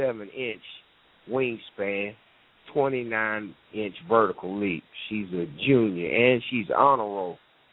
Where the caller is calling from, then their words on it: Dayton, Ohio, United States; calling from Dayton, Ohio.